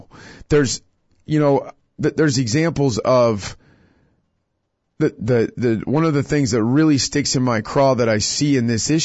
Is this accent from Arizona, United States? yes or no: no; Kansas, United States; I'm a, you know, middle class white kid growing up in Kansas and I had it easy.